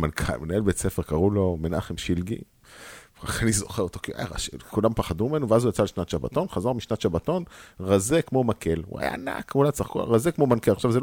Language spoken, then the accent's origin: Hebrew; Kiryat Motzkin, Haifa District, Israel; כשאני הייתי ילד, אני ילד קרייתי, גדלתי בקרית מורצקי